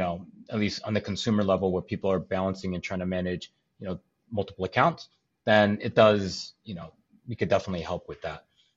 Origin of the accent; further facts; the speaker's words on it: Chicago, Illinois, United States; I grew up in Chicago, just north of it in a small town. Pretty much grew up there my whole life.